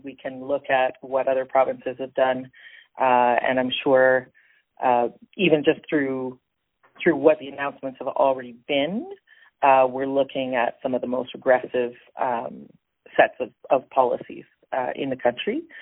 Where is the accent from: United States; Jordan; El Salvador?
El Salvador; So I'm Latin American, Salvadoran. That's where my roots are, my family roots.